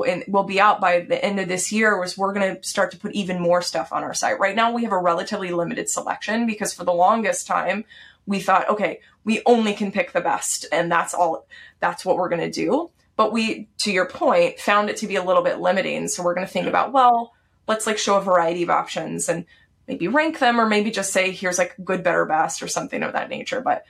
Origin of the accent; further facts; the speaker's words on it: Texas, United States; I grew up in Texas. My family eats meat.